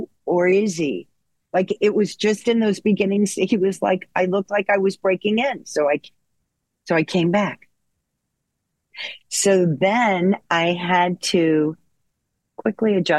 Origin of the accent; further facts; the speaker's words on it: Indianapolis, Indiana, United States; Well, I mean, it was never said, but I am from Indianapolis, Indiana.